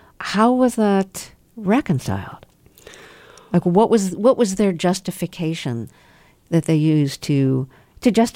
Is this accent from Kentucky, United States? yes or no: no; Brooklyn, New York, United States; oh, we had to sing songs about the Pilgrims growing up in Brooklyn.